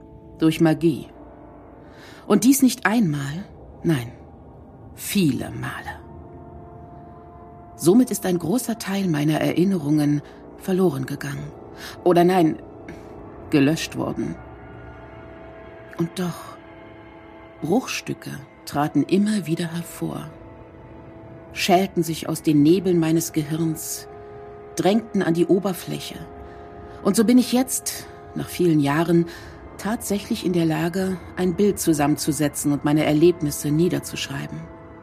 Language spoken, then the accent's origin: German; Sinaia, Prahova, Romania; Ich stamme aus Rumänien, aus einer Kleinstadt namens Sinaia, die oberhalb von Bukarest.